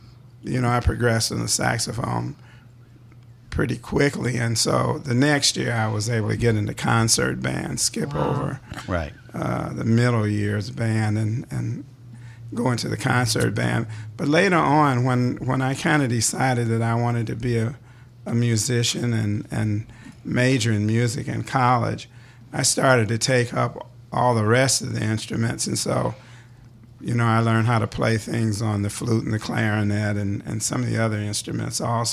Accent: Gary, Indiana, United States; born there; But I was born in Gary, Indiana, where I still live.

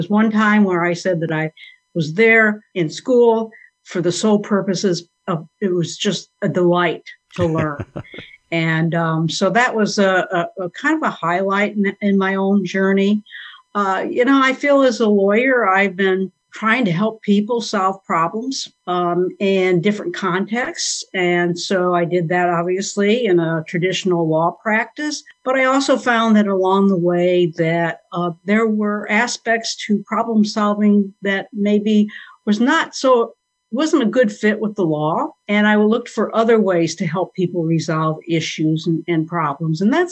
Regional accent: La Porte, Indiana, United States; I come from LaPorte, and I have lived in Northwest Indiana my entire life, with the exception of 4 years when I went to Indiana University down in Bloomington.

